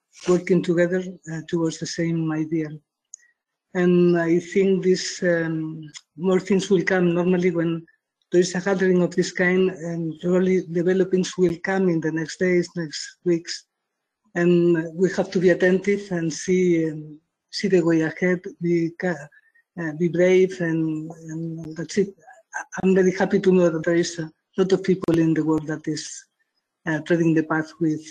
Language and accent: English; Barcelona, Catalonia, Spain; English is a second language; I come from Spain.